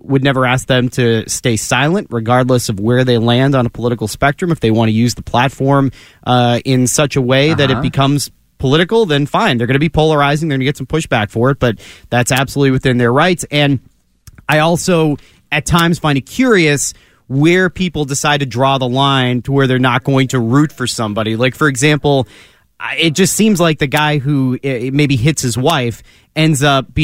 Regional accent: United States; Today, because I'm an American

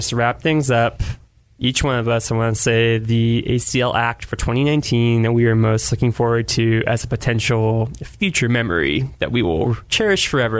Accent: Austin, Texas, United States; I'm like I said, born and raised in Austin.

